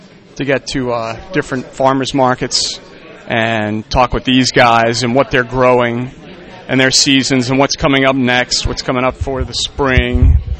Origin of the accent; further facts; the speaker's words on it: New Orleans, Louisiana, United States; Well, I'm originally from New Orleans. I've worked for a lot of French chefs in the city